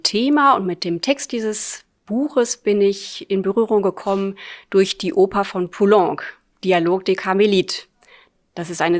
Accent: Bochum, North Rhine-Westphalia, Germany; born there; also born or lived in Münster; Ich bin in Bochum geboren, habe einen Abstecher nach Münster gemacht für ein paar Jahre und bin jetzt wieder nach Bochum zurückgekehrt. Bin jetzt schon seit 3 Jahren dort wieder und sehr glücklich und auch sehr froh, dort in der Nähe meiner Familie zu sein.

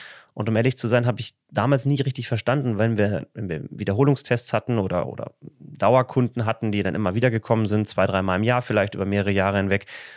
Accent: North Rhine-Westphalia, Germany; Meine Frau und ich, wir kommen beide hier so aus dem Paderborner Umfeld.

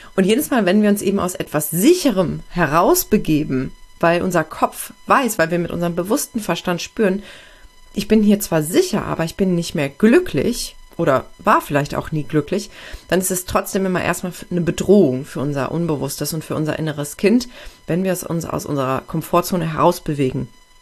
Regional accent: Aachen, North Rhine-Westphalia, Germany; ich verlasse jetzt meine Heimatstadt Aachen, wo ich eigentlich immer gelebt habe. Ich war zwar viel im Ausland unterwegs, aber immer nur für eine begrenzte Zeit

